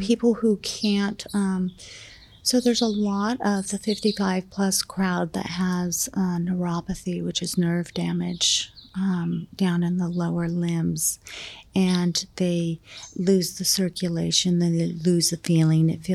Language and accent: English; California, United States; I'm from California, so I consider the base of the spine the Mexico border, and the top of the spine the Washington border.